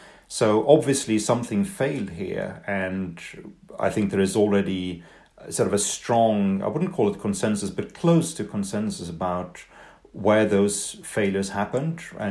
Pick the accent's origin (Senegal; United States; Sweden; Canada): Sweden; When I grew up in Sweden, I mean, it certainly was a country of collectivist, conformist type of social democrats